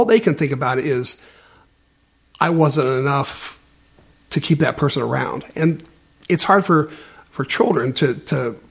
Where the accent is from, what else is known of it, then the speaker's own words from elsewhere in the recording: San Diego, California, United States; born there; I was born here in San Diego, and I think both my parents had troubles.